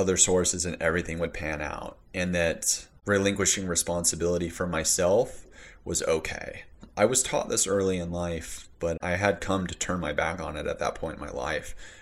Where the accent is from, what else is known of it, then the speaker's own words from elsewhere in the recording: Pacific Northwest, United States; also born or lived in Southwest United States; I was raised in the Pacific Northwest and the Southwest of the United States. I experienced both rural and urban living environments.